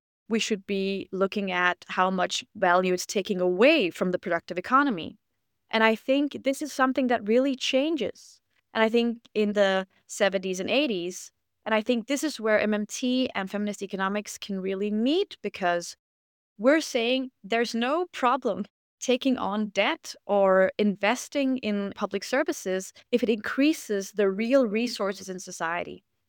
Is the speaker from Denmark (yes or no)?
yes; Denmark; I grew up in Denmark, where we have a lot of what you're describing there.